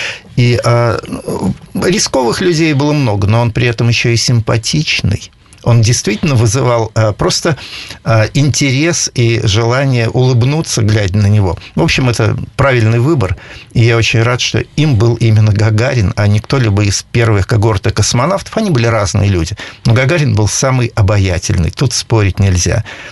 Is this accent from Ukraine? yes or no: no; Miass, Chelyabinsk Oblast, Russia; Из Миаса, точнее. Это недалеко от Челябинска, да. Но вот в Перми я первый раз.